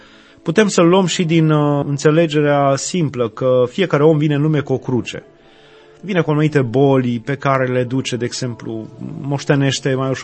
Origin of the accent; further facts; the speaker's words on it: Romania; numai faptul că suntem români și ne ciocnim de toată problematica aceasta